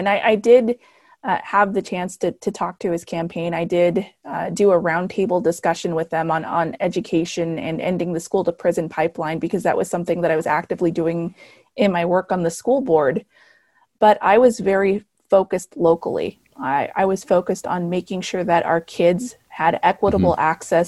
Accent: El Paso, Texas, United States; born there; I was born in El Paso, Texas, to a Mexican mom

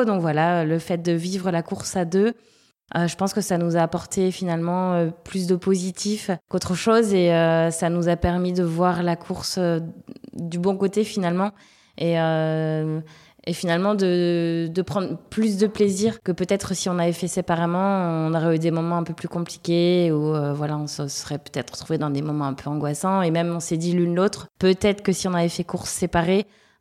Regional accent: Le Mans, Pays de la Loire, France; born there; moved away as an adult; also born or lived in Toulouse / Angers / Uzès; now in Réunion, France; j'ai 39 ans, je vis actuellement à La Réunion depuis janvier. Je suis originaire du Mans, puisque je suis née là-bas. J'ai pas mal vadrouillé dans ma vie, parce que j'ai fait quelques années sur Toulouse, quelques années sur Angers, et puis dans le Gard aussi à Uzès.

